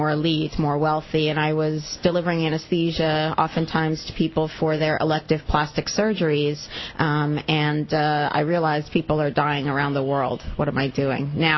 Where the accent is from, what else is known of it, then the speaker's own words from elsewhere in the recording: United States; So I'm an American. I don't speak Arabic except for... My parents spoke English at home